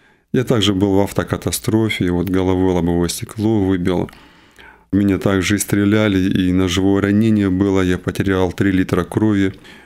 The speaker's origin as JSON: {"language": "Russian", "town": "Shakhty", "region": "Rostov Oblast", "country": "Russia", "tie": "born or raised there", "also_born_or_lived": "Novocherkassk", "said": "Я вообще сам из Ростовской области, города Новочеркасска. А воспитывались мы в детском шахтинском доме."}